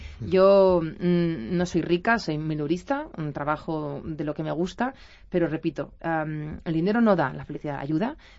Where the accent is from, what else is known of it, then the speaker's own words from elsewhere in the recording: Eibar, Basque Country, Spain; Y mañana estoy en Eibar, así que canto en mi tierrita.